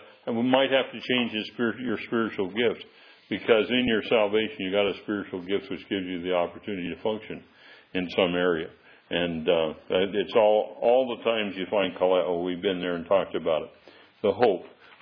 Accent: California, United States; I'm still a California guy at heart, but I'm from Eastern California. I'm not from Western California. Eastern California is on the backside of the Sierras.

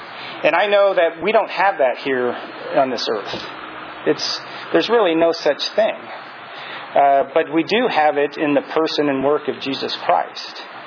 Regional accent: California, United States; But I think back when I was a kid, and so I grew up in the Bay Area, you know

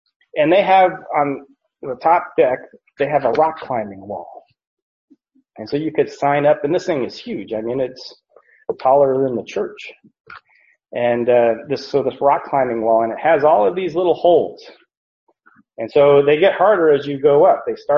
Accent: Arizona, United States; but I grew up just outside of Phoenix as a little kid.

